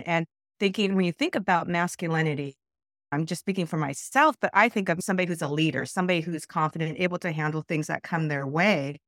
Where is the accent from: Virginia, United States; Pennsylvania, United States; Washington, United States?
Washington, United States; Seattle; also born or lived in South Korea; I was born in South Korea but raised in Seattle, Washington. I was adopted, so I've been here since I was about a year old.